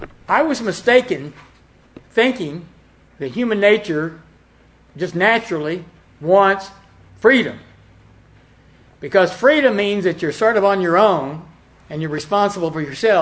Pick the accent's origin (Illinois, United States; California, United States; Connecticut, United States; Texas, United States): Texas, United States; and then growing up in Texas, I was always inspired by the Battle of the Alamo